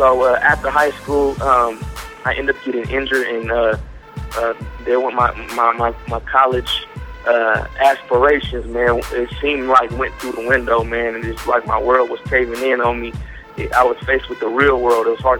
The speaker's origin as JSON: {"language": "English", "town": "Vallejo", "region": "California", "country": "United States", "tie": "born or raised there", "said": "Originally, you know what I'm saying, I'm from Vallejo, California."}